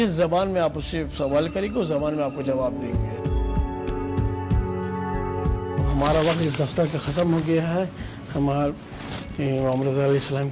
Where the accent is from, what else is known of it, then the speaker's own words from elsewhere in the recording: Utraula, Uttar Pradesh, India; now in Mashhad, Iran; میں ہندوستان کا رہنے والا ہوں، اترولا ضلع بلرامپور کا رہنے والا ہوں اور یہاں ایران میں تحصیل کرتا ہوں.